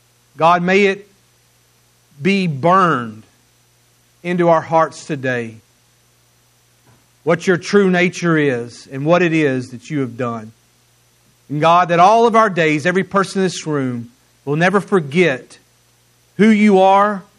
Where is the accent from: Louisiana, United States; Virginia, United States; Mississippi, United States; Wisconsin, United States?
Mississippi, United States; You know, I'm from Mississippi, and so I've never been an LSU fan.